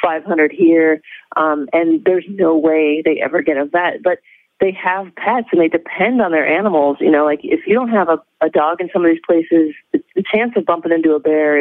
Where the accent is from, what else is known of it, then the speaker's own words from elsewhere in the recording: Indiana, United States; No, I grew up in Indiana, actually.